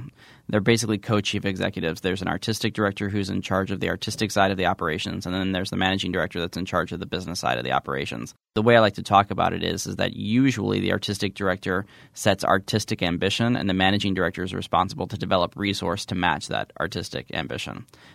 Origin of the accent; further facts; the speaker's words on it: Midwest, United States; I grew up in the Midwest, and so I've always wanted to return to the Midwest.